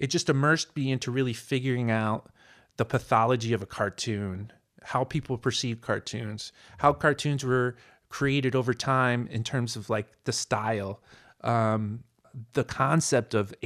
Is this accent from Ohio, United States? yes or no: yes; Ohio, United States; I grew up in Ohio. I grew up in the suburbs.